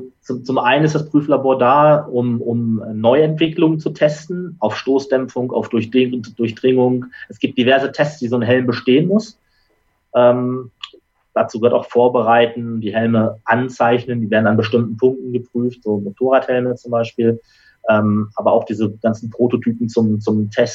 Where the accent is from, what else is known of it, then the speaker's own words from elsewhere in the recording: Braunschweig, Lower Saxony, Germany; Ich komme ja auch aus Braunschweig.